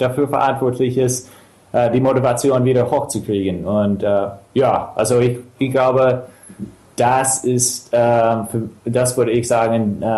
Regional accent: Chicago, Illinois, United States; German is a second language; in Chicago, ich komme aus Chicago, und da gibt es Stammtische, wo man sich mit anderen auf Deutsch unterhalten kann

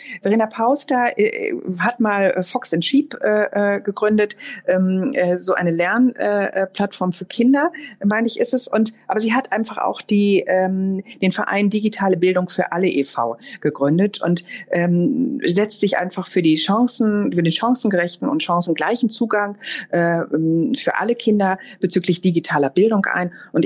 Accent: North Rhine-Westphalia, Germany; Ja, ich bin ja Ostwestfälin, lebe hier am Stadtrand von Bielefeld auf einem landwirtschaftlichen Betrieb, und wir haben einen Milchviehbetrieb

